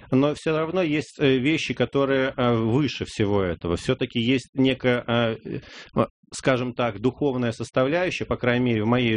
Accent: Belarus; древняя белорусская фамилия, я родом из Белоруссии.

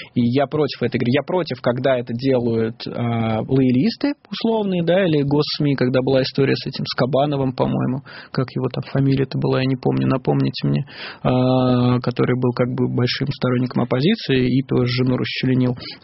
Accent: Russia; Мы такие все понимаем, но мы из России.

